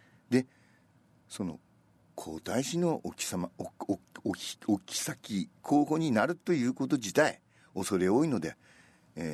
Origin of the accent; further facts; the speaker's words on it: Aomori, Japan; accent: Tsugaru dialect; 俺も川柳大会に出て津軽弁で喋ると、あ、全国大会だなって大阪の人は思うという